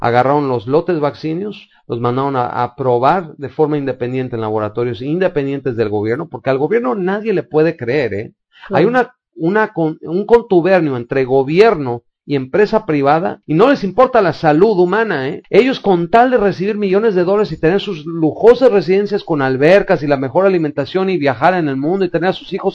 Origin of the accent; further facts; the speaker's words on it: Mexico; donde todos como mexicanos vamos a pedir